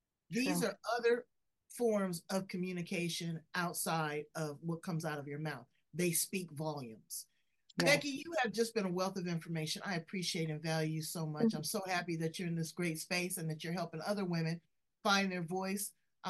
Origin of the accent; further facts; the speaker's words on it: California, United States; And I'm from California. I'm friendly. Hey, how you doing?